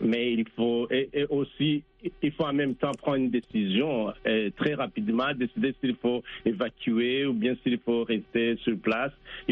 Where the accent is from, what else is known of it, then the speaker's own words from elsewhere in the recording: Burundi; je viens du Burundi, je suis originairement du Burundi, où j'ai vécu un temps de guerre.